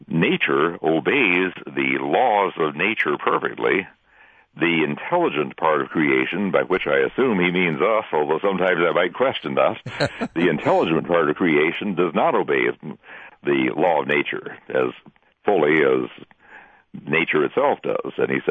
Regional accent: Alabama, United States; well, I'm from Alabama, and we have a speed limit of 70 miles an hour here in Alabama

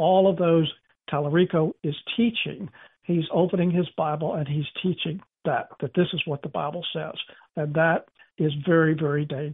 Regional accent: Texas, United States; and Texans are, I'm a Texan.

